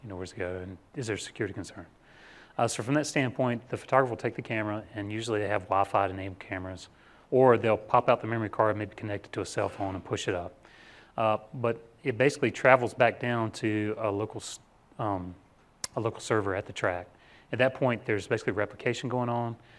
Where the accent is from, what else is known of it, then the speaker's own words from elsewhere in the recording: Charlotte, North Carolina, United States; So I grew up in Charlotte, which helps a lot because they're located in Charlotte.